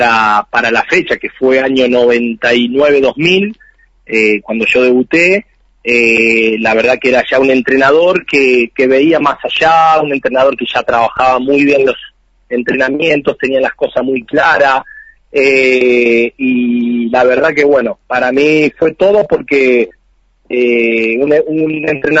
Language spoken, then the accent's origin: Spanish; Rafaela, Santa Fe, Argentina; Sí. Nací acá en Rafaela, sí.